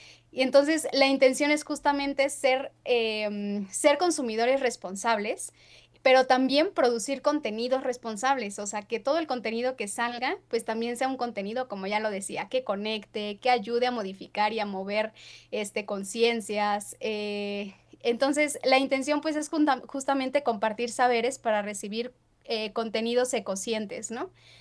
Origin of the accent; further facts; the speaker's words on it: Tlaxcala, Mexico; yo les decía que soy del lado de Tlaxcala, justamente de algunas de las comunidades de donde sabemos hacen descargas residuales a la laguna